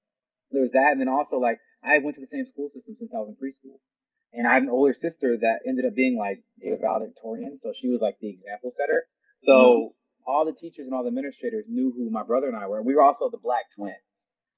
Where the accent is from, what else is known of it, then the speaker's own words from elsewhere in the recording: Grand Blanc, Michigan, United States; But yes, I am from Grand Blanc. And it was cool, man. I like Grand Blanc. I tell people that it was like a utopia of sorts. I think I was very privileged growing up.